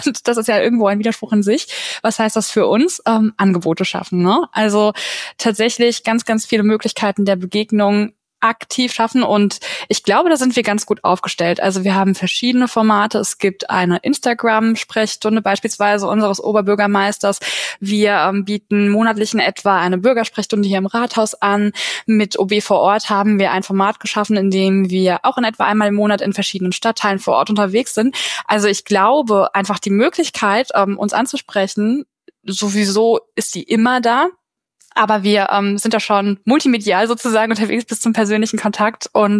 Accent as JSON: {"language": "German", "town": "Vilsen", "region": "Rhineland-Palatinate", "country": "Germany", "also_born_or_lived": "Koblenz", "said": "ganz ursprünglich vom Mittelrhein, von Vilsen, ein ganz kleines Dorf mit 600 Einwohnern, also Weinregion durch und durch. Dann hat es mich ein bisschen den Rhein hoch verschlagen nach Koblenz. Jetzt wohne ich an sogar gleich 2 Weinanbaugebieten."}